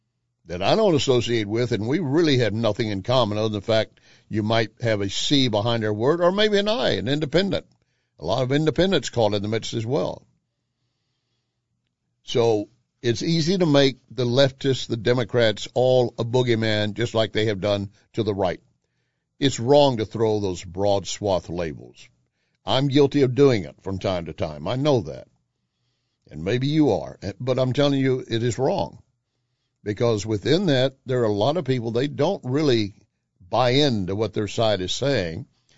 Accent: Texas, United States; See, I grew up in Texas, so I was familiar with what they called the Bracero program.

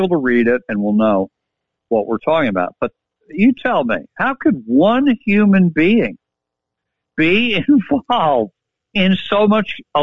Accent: New York, United States; Larry, let me just say, I'm from New York, as you know.

